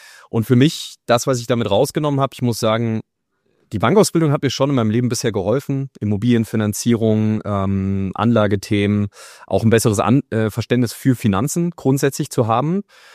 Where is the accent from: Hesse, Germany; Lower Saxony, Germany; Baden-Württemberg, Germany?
Hesse, Germany; now in Hamburg, Germany; Also ich komme ja ursprünglich aus Hessen, bin dann der Liebe wegen nach Hamburg.